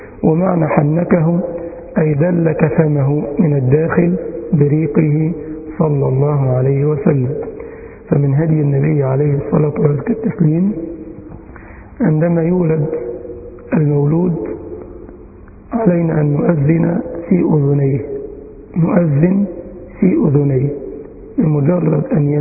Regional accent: Egypt; أي أيوة والله تسمعوا الكلام ده عندنا في مصر بس.

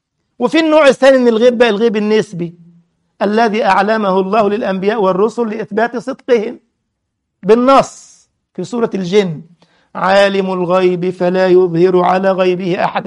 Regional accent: Egypt; فيجي الكيالي ومن كان على شكلته عدنان إبراهيم أبو حملات عندنا في مصر إبراهيم عيسى ينكروا عذاب القبر.

